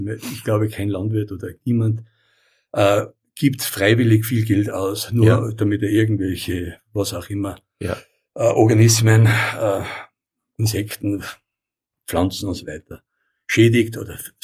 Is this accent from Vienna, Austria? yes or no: no; Tyrol, Austria; das ist der schneereichste Ort von Österreich, wenn wir wissen, Hochfilzen auf Fieberbrunn, St. Jan und so weiter, da komme ich her aus der Gegend